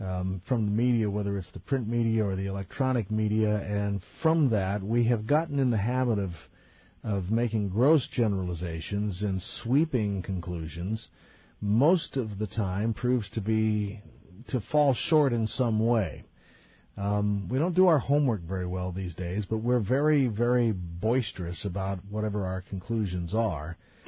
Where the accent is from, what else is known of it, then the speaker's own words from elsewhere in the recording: United States; as an American and as a citizen who has lived in these last 55 years